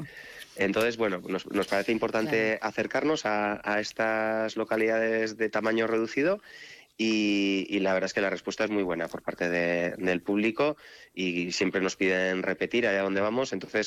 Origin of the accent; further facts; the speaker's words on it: Puente la Reina, Navarre, Spain; Yo, yo soy de Puente la Reina, ¿no? De Gares.